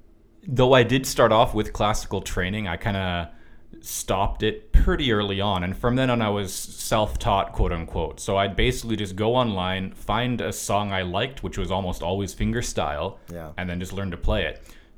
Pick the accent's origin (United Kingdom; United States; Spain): Spain; Canary Islands; also born or lived in Victoria, Canada; I'm Spanish-Canadian, Spanish on my mother's side. I was born in Victoria, but typically when asked, I'll always say I'm from Gran Canaria, because it always felt a little bit more like home to me.